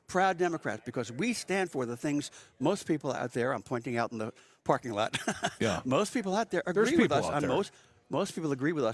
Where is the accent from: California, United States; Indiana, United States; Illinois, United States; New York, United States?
New York, United States; You know, I'm a New Yorker.